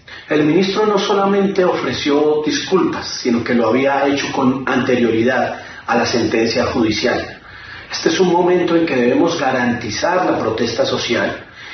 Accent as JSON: {"language": "Spanish", "country": "Colombia", "said": "que Colombia avance en una política pública donde todos podamos pasar la página y unirnos como colombianos."}